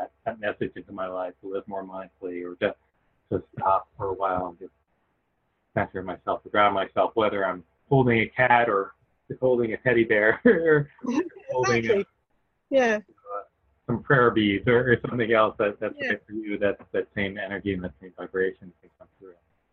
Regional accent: New York, United States; She grew up primarily in South Dakota, I grew up primarily just outside of New York City.

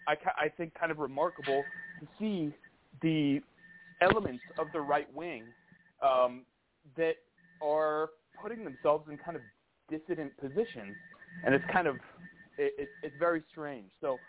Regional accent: Phoenix, Arizona, United States; now in Washington, United States; I live in Washington, D.C. I grew up in Phoenix, Arizona.

